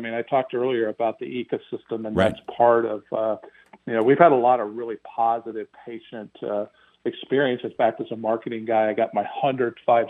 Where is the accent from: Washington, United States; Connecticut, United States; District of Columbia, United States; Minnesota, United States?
Connecticut, United States; I grew up in the St. Augustine, Avon, Abington area, and then moved to Farmington and graduated from Farmington High School way back in 1984.